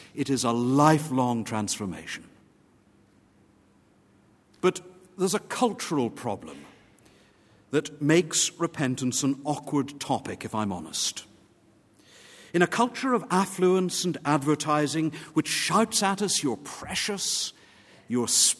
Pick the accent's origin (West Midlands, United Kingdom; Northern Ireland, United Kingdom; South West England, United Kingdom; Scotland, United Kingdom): Northern Ireland, United Kingdom; When I was a small boy growing up in Sunday school in Northern Ireland, we were made to learn the Westminster Shorter Catechism, 1648